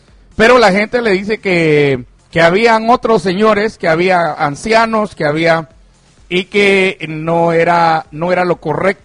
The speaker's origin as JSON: {"language": "Spanish", "region": "Jutiapa", "country": "Guatemala", "said": "una persona que iba para Jutiapa, de regreso a mi tierra"}